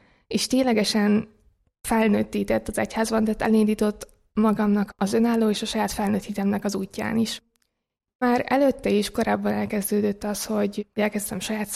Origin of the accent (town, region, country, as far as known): Kaposvár, Somogy, Hungary; born there; moved away as an adult; now in Budapest, Hungary